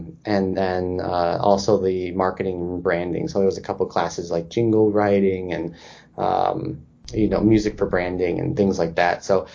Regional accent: Chicago, Illinois, United States; also born or lived in Boston / Washington; No, I'm actually from Chicago. My family is from Chicago and lived here most all my life, and then before I moved to Boston for school and then later Washington.

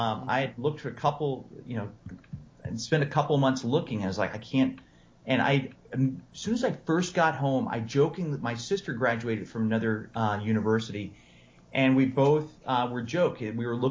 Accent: Florida, United States; And so I'm originally from Central Florida, and so my parents, and I said, I'm getting married and I need to find a job.

